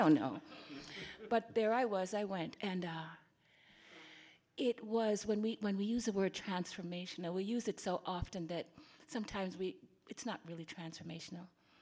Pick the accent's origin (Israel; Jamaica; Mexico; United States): Jamaica; I finally understood, as a Jamaican, some of the little interpersonal stuff with people who looked just like me.